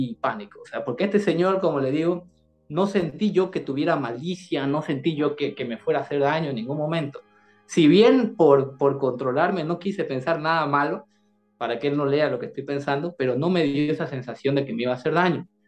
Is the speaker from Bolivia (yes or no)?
yes; Bolivia; de donde yo vivo en Bolivia, En mi país no existe este tipo de investigación forense o cosas así, no hay eso acá.